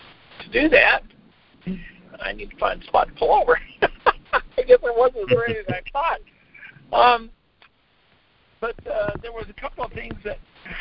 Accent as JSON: {"language": "English", "region": "Colorado", "country": "United States", "said": "… from Colorado."}